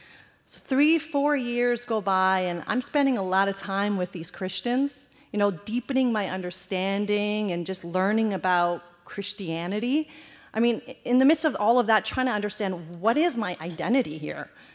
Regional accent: Canada; also born or lived in Afghanistan / Iran / India; My family fled Afghanistan during the Soviet invasion, and we fled to Iran, and then I was moved to India, and then we finally got to Canada as refugees.

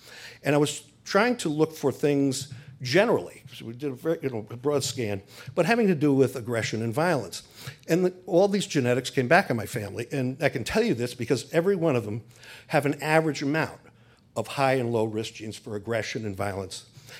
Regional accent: New York, United States; growing up in New York, I was Catholic Boy of the Year in New York, which got me to meet Nelson Rockefeller.

